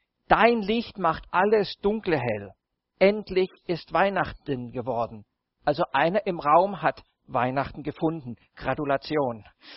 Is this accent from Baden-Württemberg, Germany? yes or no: yes; Baden-Württemberg, Germany; Als Schwabe spart man sich das Geschenkpapier.